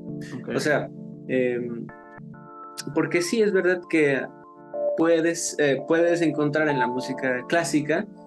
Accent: Mexico City, Mexico; yo soy chilango, o sea, yo soy de la Ciudad de México, o sea, mi tradición es todo de la música, o sea, no tengo una tradición folclórica, digamos, de una región.

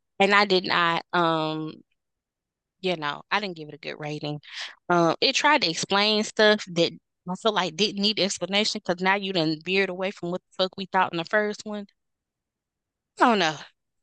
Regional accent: Waco, Texas, United States; I'm from Texas. Waco

